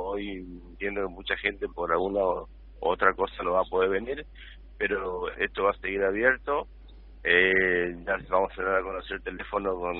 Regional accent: Corrientes, Argentina; donde yo soy el representante de Andes en la provincia de Corrientes. Gracias a Dios me toca arrancar este operativo en mi ciudad natal

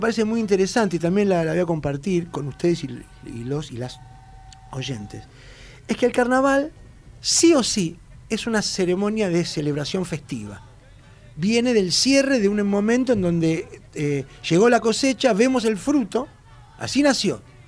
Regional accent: Puerto Madryn, Chubut, Argentina; digo yo que vengo de Puerto Madryn, y hay murga en Puerto Madryn

